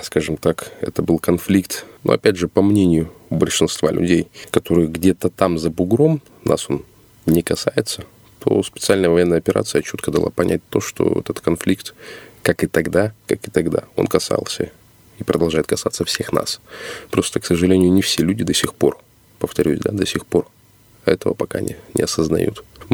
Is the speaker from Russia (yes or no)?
yes; Irkutsk, Irkutsk Oblast, Russia; born there; Родился в Иркутске.